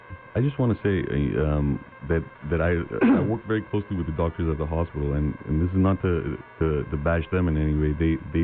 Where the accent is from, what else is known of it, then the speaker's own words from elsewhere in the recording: Atlantic Canada, Canada; also born or lived in El Centro, California; now in Yuma, United States; But my wife and I grew up in Canada on the East Coast.